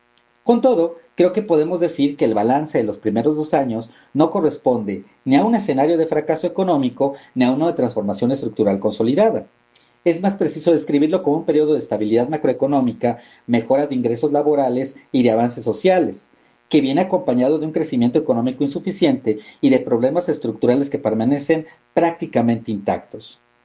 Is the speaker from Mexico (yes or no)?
yes; Mexico; es indispensable para ir resolviendo los problemas que nos aquejan como mexicanos y que son muchos.